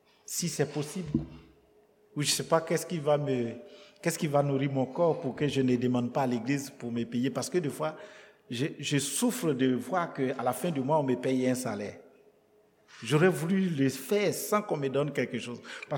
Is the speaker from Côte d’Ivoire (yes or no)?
yes; Côte d’Ivoire; Les premiers qui ont commencé à travailler chez nous en Afrique n'avaient pas de bon niveau. On nous disait que notre premier président, Oufou Boigny, a fait que le lycée